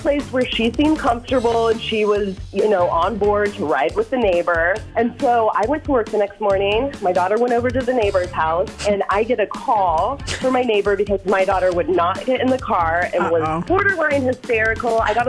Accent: Sun Prairie, Wisconsin, United States; I'm from Sun Prairie

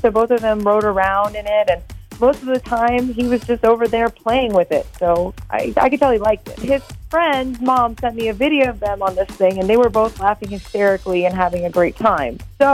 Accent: Madison, United States; I'm from Madison.

